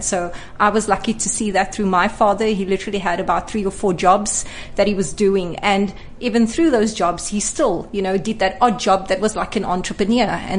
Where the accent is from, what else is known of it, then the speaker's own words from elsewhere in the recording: Cape Town, Western Cape, South Africa; So I grew up in Cape Town. I really love Cape Town. I think we have the best backdrop of Table Mountain. I was born in colored communities from Athlone to Mitchell's Plain to Lansdowne, here all in the Cape Flats.